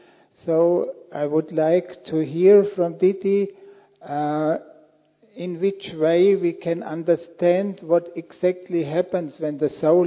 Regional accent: Austria; first language German; English is a second language; I'm not from Australia, I'm from Austria, and there's no kangaroos, and also English is not my native language. We speak German in Austria

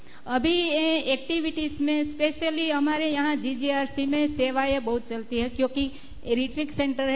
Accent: United Kingdom; मैं GGRC Gujarat global retreat centre से आई हूँ, वैसे ओरिजिनली मैं UK से आई हूँ। भाई जी, मैं जब UK में थी

